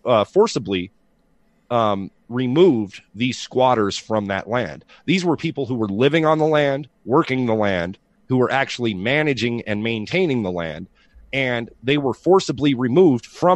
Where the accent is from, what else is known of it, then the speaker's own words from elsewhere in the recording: Southwest, United States; I want to preface these questions by pointing out that I am from the Southwest